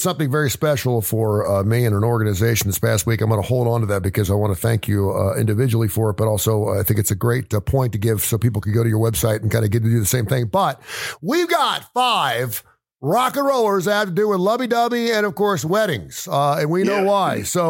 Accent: Cincinnati, Ohio, United States; I come from Cincinnati, where we had four seasons.

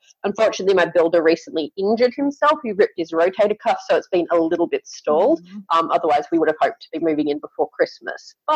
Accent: Australia; I am Australian. I'm in Sydney, Australia.

